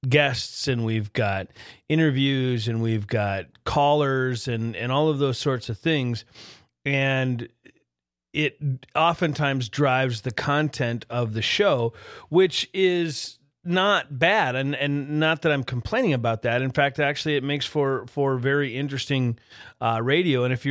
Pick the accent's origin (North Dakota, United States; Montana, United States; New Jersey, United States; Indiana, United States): North Dakota, United States; Grand Forks; here in my hometown of Grand Forks, North Dakota.